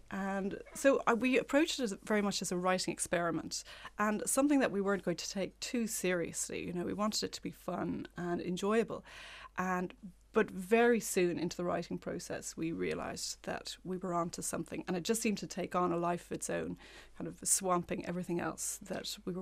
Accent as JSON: {"language": "English", "town": "Rathfarnham", "region": "Leinster", "country": "Ireland", "tie": "born or raised there", "said": "I grew up in Rathfarnham"}